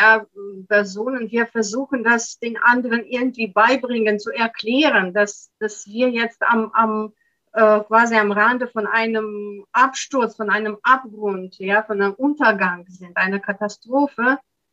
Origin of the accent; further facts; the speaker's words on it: Russia; first language Russian; German is a second language; die Staatsangehörigkeit von Israel habe, aber ich bin nach wie vor russische Staatsbürgerin. Ich bin hier geboren, groß geworden. Ich habe hier studiert. Russisch ist meine Muttersprache.